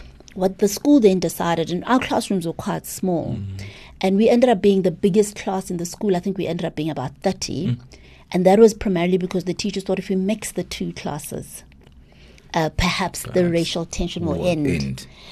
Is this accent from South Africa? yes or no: yes; Mabopane, Gauteng, South Africa; I grew up in Bophuthatswana in an all-black community. Mm. And like I said, there were few Indians. Where I grew up, it was a very suburban part of Mabopane.